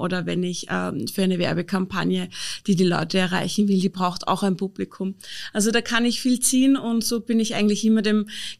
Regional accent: Upper Austria, Austria; als Oberösterreicherin.

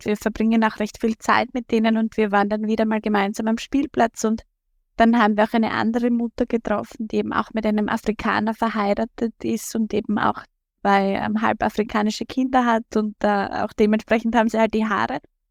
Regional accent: Styria, Austria; born or raised there

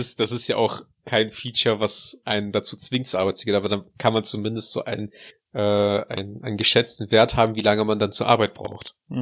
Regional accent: Russia; Ja, also ich glaube, bei uns in Russland ist das auch nicht typisch.

